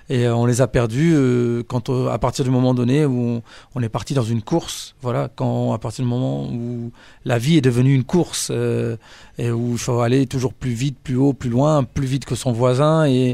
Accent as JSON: {"language": "French", "town": "Roubaix", "region": "Hauts-de-France", "country": "France", "tie": "born or raised there", "said": "je me souviens de là où j'ai grandi, donc c'était vraiment Roubaix dans le quartier entre guillemets et c'était le quartier de la Potainerie, donc c'est un quartier populaire, vraiment très populaire et voire par certains endroits pauvres."}